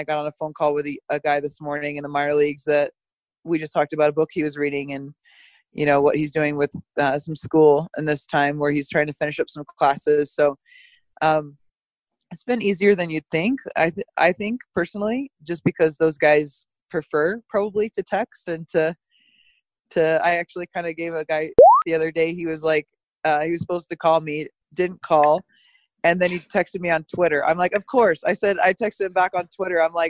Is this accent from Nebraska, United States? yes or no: yes; Omaha, Nebraska, United States; The long story short is I grew up in Omaha, Nebraska and played softball competitively. So softball ended up taking me to the University of New Mexico where I finished up my career there.